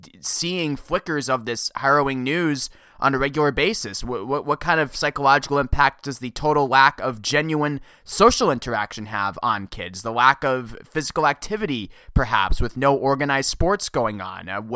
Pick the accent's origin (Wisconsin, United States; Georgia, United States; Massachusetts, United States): Massachusetts, United States; In Massachusetts, my home state, this past Monday, 20,000 people filed unemployment claims